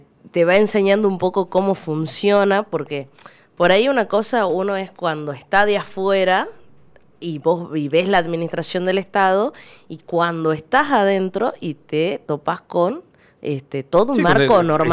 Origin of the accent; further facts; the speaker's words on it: Monteros, Tucumán, Argentina; Yo vengo del interior, soy de Monteros